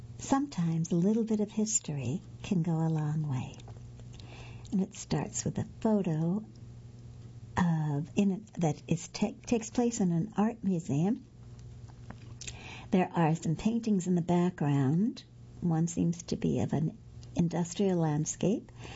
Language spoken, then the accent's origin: English; Memphis, Tennessee, United States; to speak to the Memphis Garden Club at the Dixon Gallery and Gardens, one of the crown jewels of my hometown.